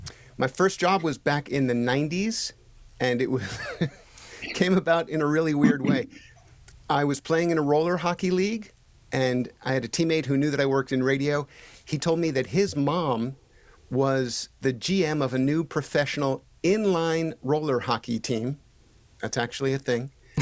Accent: Miami, Florida, United States; because I grew up in Miami. I didn't even know hockey very well.

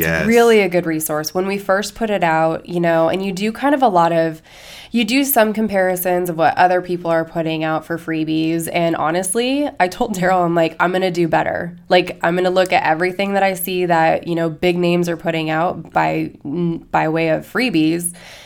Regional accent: Colorado, United States; I got to run in the cold weather, which is amazing for me because I grew up in Colorado.

